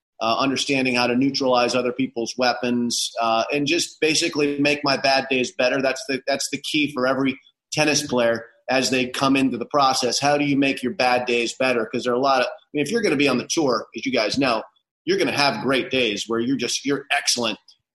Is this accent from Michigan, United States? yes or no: no; Florida, United States; I had the good fortune of growing up in Florida, where most of our junior tournaments at a very young age were played on the hard true.